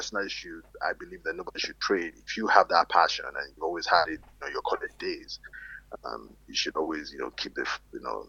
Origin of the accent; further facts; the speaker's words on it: Ibadan, Oyo, Nigeria; I was born in Ibadan. Wow. I was born specifically University College Hospital Ibadan, UCH. Hmm. I grew up University of Ibadan campus, University of Ibadan, went to International School